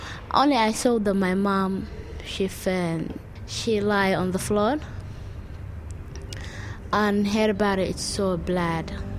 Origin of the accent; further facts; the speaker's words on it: Mogadishu, Banaadir, Somalia; moved away as an adult; now in Melbourne, Australia; I come from Somalia, and I was born in Mogadishu, and I was born in 1981. And I live now in Melbourne. I come in 2002.